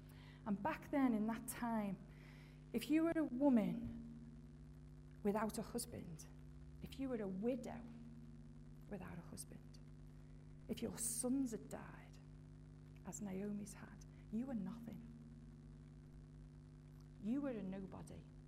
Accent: Liverpool, North West England, United Kingdom; like we're Scousers from Liverpool.

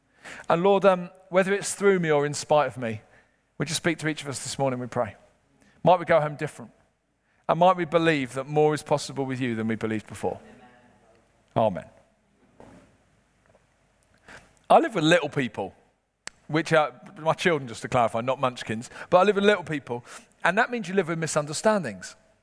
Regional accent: Peckham, London, United Kingdom; I'm originally from Peckham, where Del Boy's from

